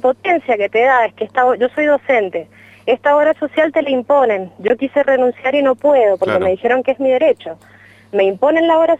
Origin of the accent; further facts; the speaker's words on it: Tunuyán, Mendoza, Argentina; yo soy de Tunuyán, uh-huh. En el Valle de Uco